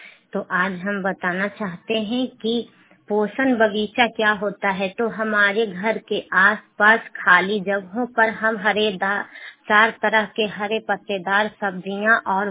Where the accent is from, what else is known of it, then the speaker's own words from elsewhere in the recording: Lodhipur, Bihar, India; और मैं ग्राम लोधीपुर से हूँ, पंचायत लोधीपुर, जिला नालंदा से, विंड ब्लॉक से हूँ